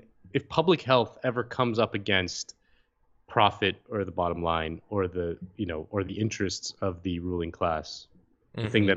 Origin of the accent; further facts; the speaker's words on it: Miami, Florida, United States; Yeah, I'm from Miami. I know that Publix, and I get it.